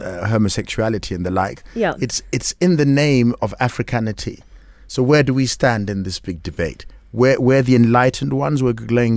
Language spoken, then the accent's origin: English; Kenya; because we are Africans, because we're Kenyan